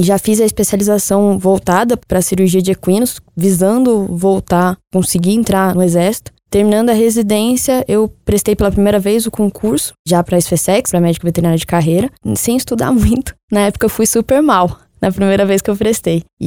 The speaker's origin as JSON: {"language": "Portuguese", "region": "São Paulo", "country": "Brazil", "said": "Sou de São Paulo"}